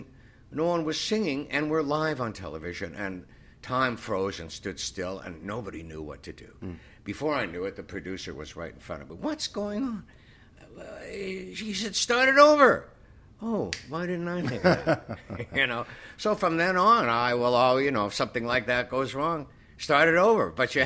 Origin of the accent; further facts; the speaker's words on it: Canada; Country music, yeah, even up in Canada, was very big. In the afternoons, all three stations in my hometown became country stations. And so I did grow up with that sound in my head